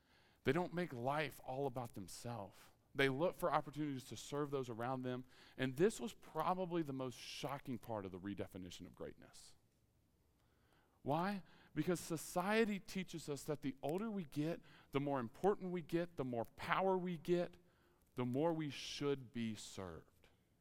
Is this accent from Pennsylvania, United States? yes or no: no; Mississippi, United States; And so a kid growing up in Mississippi, I was aware of Mississippi State, but I graduated from Ole Miss, and so I'm really messed up now. And I'm in Starkville, Mississippi, being a student pastor.